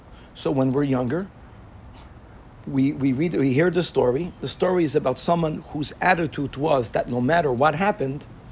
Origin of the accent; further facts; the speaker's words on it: Brazil; Let me just on the side, just something cute, that I come from Brazil. In Brazil, it wasn't difficult to bribe.